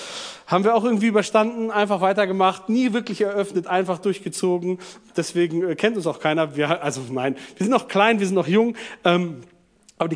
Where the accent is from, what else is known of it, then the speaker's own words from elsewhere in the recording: Hanover, Lower Saxony, Germany; ich komme aus Hannover, bin dort geboren. Ich versuche mal die Geschichte kurz zu machen, ich stelle mich ganz kurz vor. Bin jetzt 37, verheiratet